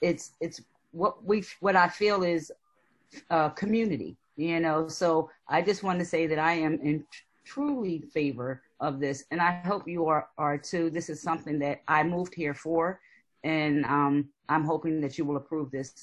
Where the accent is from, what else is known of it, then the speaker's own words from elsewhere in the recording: Philadelphia, Pennsylvania, United States; I'm originally from Philadelphia, so I relocated my family down here to Delaware.